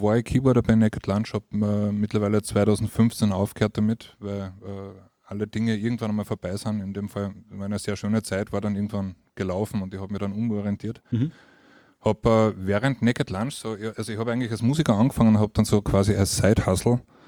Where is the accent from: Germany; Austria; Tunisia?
Austria; Steyr, Upper Austria; er war damals in Steyr, da wo ich herkomme